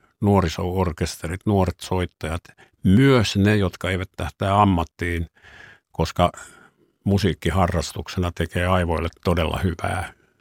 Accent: Kuopio, North Savo, Finland; now in Kuopio, Finland; minä olin kuopiolainen

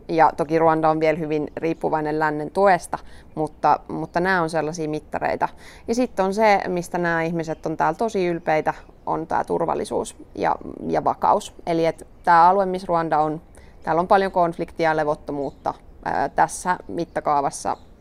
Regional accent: Rome, Lazio, Italy; Finnish is a second language; now in Finland; täällä on vähemmän ruuhkia kuin mun kotikaupungissa, Italian pääkaupungissa Roomassa.

